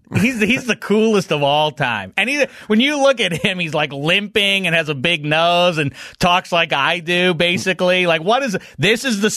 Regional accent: Beaver Falls, Pennsylvania, United States; I'm from Beaver Falls, Dave.

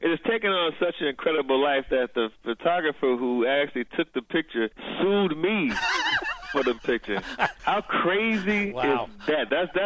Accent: Cleveland, Ohio, United States; But as I said earlier, born and raised in Cleveland, understood the importance of this game, the importance of the rivalry.

